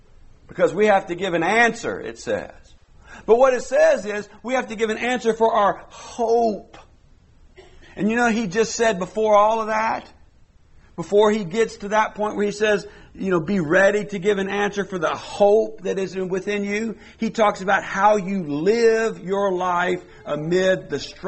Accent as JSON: {"language": "English", "region": "Kentucky", "country": "United States", "tie": "born or raised there", "said": "Look, I grew up, like I said, I grew up in Kentucky."}